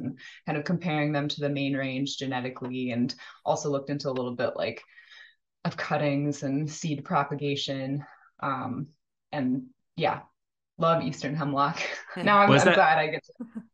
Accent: Minnesota, United States; I'm from Minnesota originally

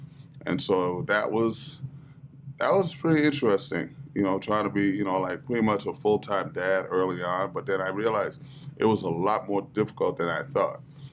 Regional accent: Harlem, New York, United States; I didn't know I was poor until I got to University of Virginia, and somebody, I said, yeah, I'm from Harlem. They're like, oh my God, you're from the ghetto.

